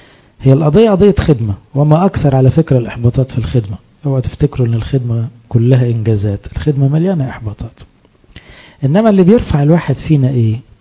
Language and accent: Arabic; Egypt